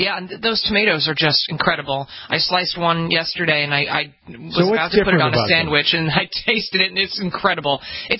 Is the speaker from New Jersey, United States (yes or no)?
yes; New Jersey, United States; And I come from the Garden State. New Jersey gets crapped on a lot, but we do have really good tomatoes in New Jersey.